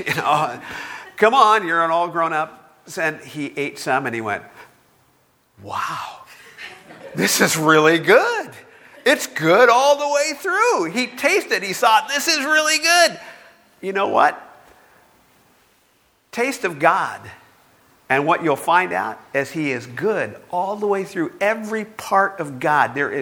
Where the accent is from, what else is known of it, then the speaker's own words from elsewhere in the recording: Bakersfield, California, United States; And one of the things that always happened when growing up in Bakersfield, we'd always go to Brock's. It was the department store downtown.